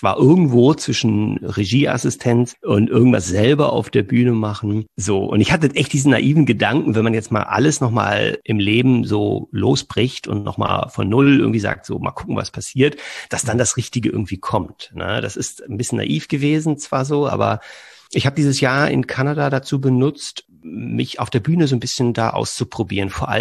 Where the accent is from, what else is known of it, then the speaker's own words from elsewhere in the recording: Berlin, Germany; born there; now in Cologne, Germany; Bin gebürtig aus Berlin und mache seit 7 Jahren Comedy tatsächlich. Bin auf der Bühne unterwegs, lebe jetzt in Köln